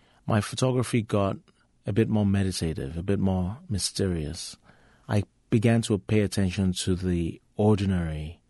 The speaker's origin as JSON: {"language": "English", "region": "Lagos", "country": "Nigeria", "tie": "born or raised there", "also_born_or_lived": "Michigan, United States", "said": "being in Nigeria, having grown up in Nigeria, illuminates my understanding of American, even though I'm an American."}